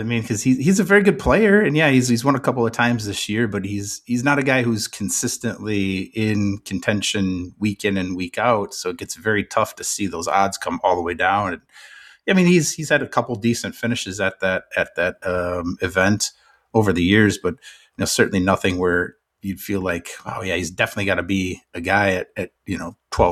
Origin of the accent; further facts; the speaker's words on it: United States; I'm American, so that's how I'm going to say